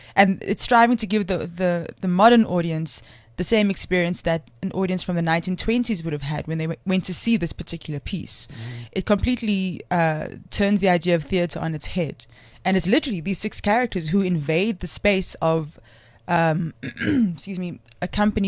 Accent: Cape Town, Western Cape, South Africa; I grew up in a place called Strandfontein, which is part of the greater Mitchells Plain area in Cape Town.

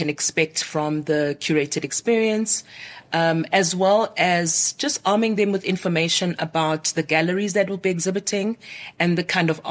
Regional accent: Esikhaweni, KwaZulu-Natal, South Africa; born or raised there; also born or lived in Stanger

